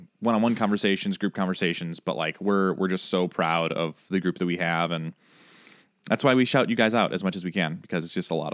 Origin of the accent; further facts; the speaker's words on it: Chicago, Illinois, United States; It's just because I'm from Chicago.